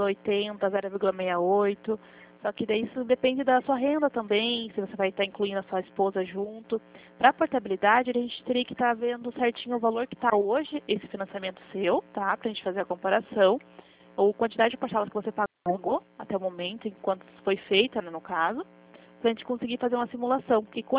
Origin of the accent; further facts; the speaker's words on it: Curitiba, Paraná, Brazil; sou de Curitiba, aqui da Marechal Deodoro.